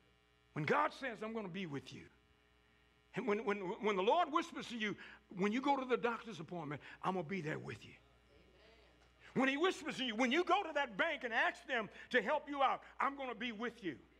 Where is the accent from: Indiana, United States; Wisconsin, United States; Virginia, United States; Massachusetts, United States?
Virginia, United States; Scottsboro; I said, I'm from Virginia. Where in Virginia? I said, a little farm, a place called Scottsboro.